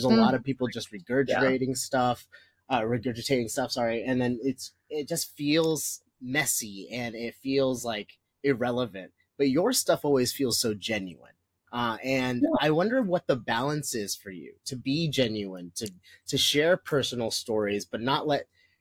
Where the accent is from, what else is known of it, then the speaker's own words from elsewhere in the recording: Philippines; I'm a Filipino guy who goes to therapy